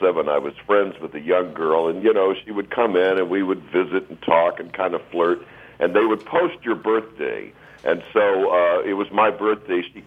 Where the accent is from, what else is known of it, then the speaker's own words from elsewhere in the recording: San Antonio, Texas, United States; I play with Bruce when I go back to my hometown of San Antonio at Brackenridge Park